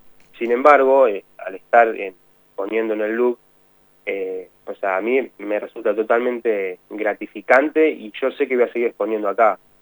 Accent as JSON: {"language": "Spanish", "town": "Luis Guillón", "region": "Buenos Aires Province", "country": "Argentina", "said": "Yo soy de Luis Guillón, es partido de Esteban Echeverría"}